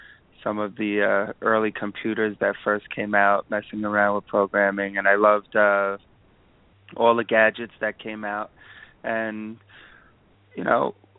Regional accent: New York, United States; born there; Well, I was born in New York, so I've always been around parking.

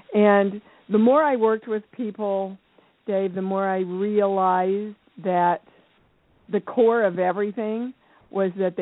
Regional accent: Kansas, United States; moved away as an adult; Well, I came from Kansas, never been out of Kansas in my life when I moved to New York

